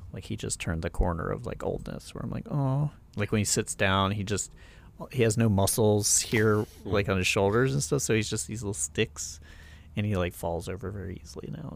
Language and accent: English; the South, United States; But yeah, I'm from the South and just, it was not, no one did it.